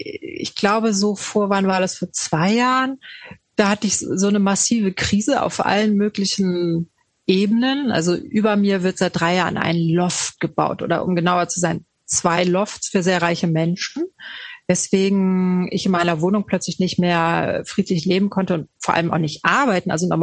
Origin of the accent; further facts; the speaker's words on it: West Germany, Germany; weil der ja eben eine DDR-Thematik hat und ich bin Wessi.